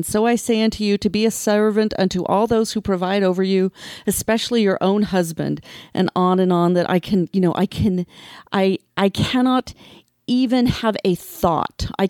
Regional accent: Thatcher, Arizona, United States; Growing up in Arizona and Southern Arizona, I grew up in Thatcher, Arizona, which old people will remember. That's President Kimball's hometown.

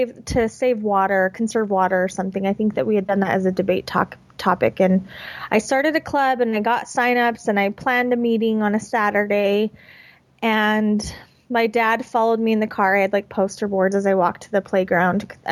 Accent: Murray, Utah, United States; Murray is just south of Salt Lake. It's kind of tucked in between Salt Lake and Sandy, Utah.

